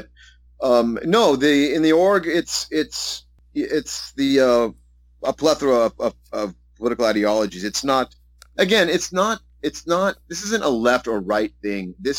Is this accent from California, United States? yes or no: yes; California, United States; But the second I noticed that I said, I'm from California, the conversation lifted.